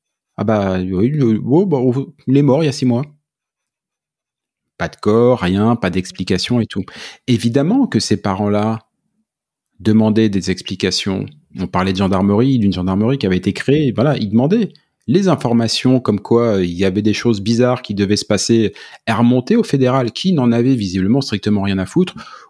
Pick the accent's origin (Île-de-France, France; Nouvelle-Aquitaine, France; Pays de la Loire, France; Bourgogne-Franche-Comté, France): Nouvelle-Aquitaine, France; moved away as an adult; now in Quebec, Canada; Je viens du centre de la France, un petit village en Charente, qui n'est pas très loin d'Oradour-sur-Glane.